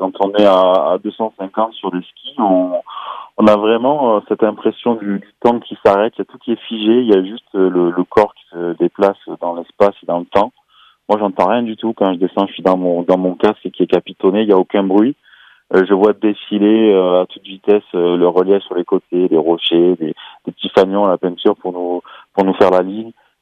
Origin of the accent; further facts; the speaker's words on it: Montpellier, Occitanie, France; now in Vars, France; Nous, on est une famille, on est tous de Montpellier, on est tous nés là-bas, mais on est venu s'installer là